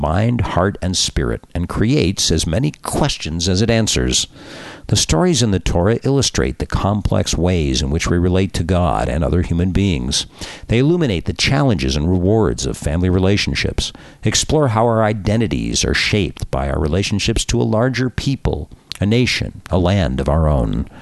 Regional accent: Los Angeles, California, United States; why would any of this compel a Jewish little boy growing up in Los Angeles, California, far from the major theaters of this old conflict, to become obsessed?

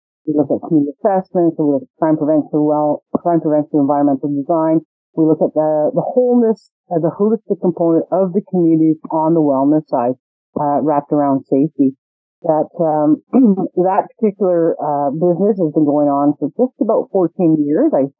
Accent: Dawson City, Yukon, Canada; I'm a Tsleil-Waututh Christian First Nation from Dawson City, Utah. I'm from the Wolf Clan on my mother's side

